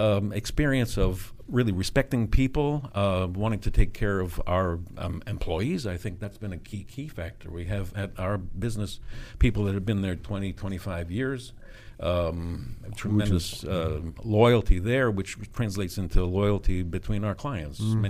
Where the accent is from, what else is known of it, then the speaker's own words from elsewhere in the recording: New London, Connecticut, United States; born there; also born or lived in McLean, Virginia; I was born in New London, Connecticut, but have lived in McLean area, McLean Tyson's Corner, since 1950.